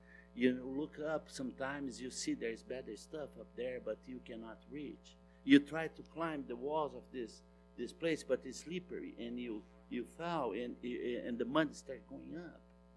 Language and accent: English; Brazil; So I was born in Brazil, into the slums in Brazil. Life was very hard.